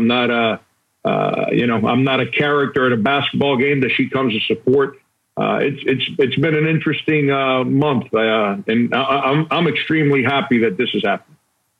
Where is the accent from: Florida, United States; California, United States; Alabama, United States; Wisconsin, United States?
Florida, United States; I grew up in South Florida. I'm a football guy.